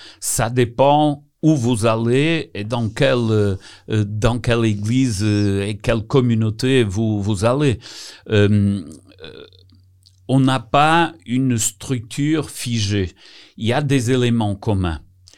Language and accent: French; Portugal; Moi, je suis portugais. Même si je suis adventiste de deuxième génération, mes parents et mes grands-parents, ils sont des convertis